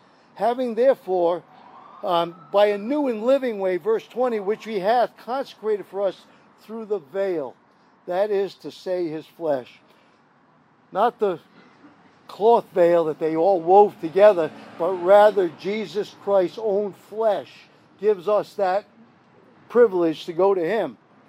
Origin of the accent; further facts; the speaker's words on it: Rhode Island, United States; born there; I was born in Rhode Island, but I got born again in Charleston, South Carolina. That kind of makes me like a half Yankee, half Johnny Reb.